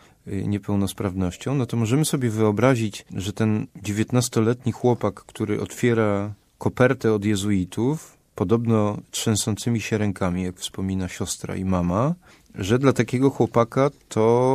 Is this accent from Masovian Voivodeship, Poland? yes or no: no; Bydgoszcz, Kuyavian-Pomeranian Voivodeship, Poland; also born or lived in Toruń; urodziłem się w Bydgoszczy i mieszkałem w Bydgoszczy do 12 roku życia. Potem kolejny tuzin to był Toruń. Dopiero trzeci etap to jest ten krakowski. Tak to wygląda, ale rzeczywiście tak, Bydgoszcz jest bardzo, bardzo mi bliska.